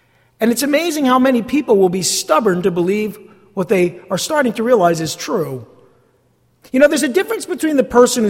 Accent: East Rutherford, New Jersey, United States; I grew up in East Rutherford.

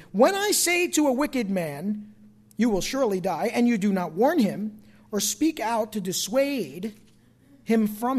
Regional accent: New Jersey, United States; Now, I'm from New Jersey, so this is what we did.

